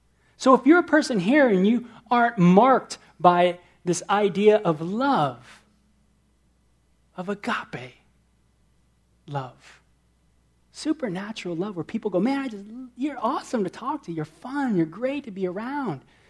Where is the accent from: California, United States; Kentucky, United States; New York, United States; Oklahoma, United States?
California, United States; and one of the things I hated, man, growing up in Southern Cal, I just despised it, didn't like it